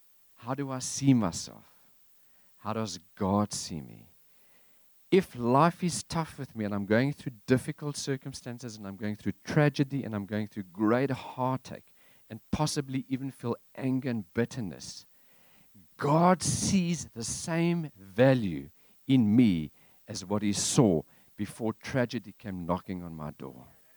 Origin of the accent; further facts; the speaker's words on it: South Africa; Now this, I mean, I'm South African. This means nothing to me.